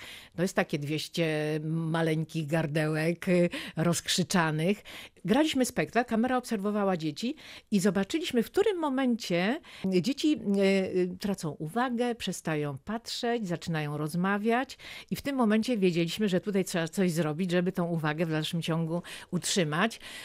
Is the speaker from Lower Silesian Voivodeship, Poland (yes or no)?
yes; Gryfów Śląski, Lower Silesian Voivodeship, Poland; ja urodziłam się w miasteczku, w którym był ciężki przemysł. Ten Gryfów Śląski otoczony był fabrykami.